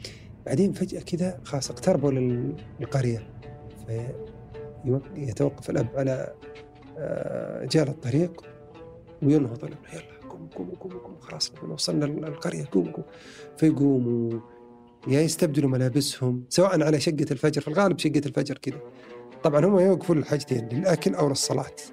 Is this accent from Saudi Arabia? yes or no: yes; Saudi Arabia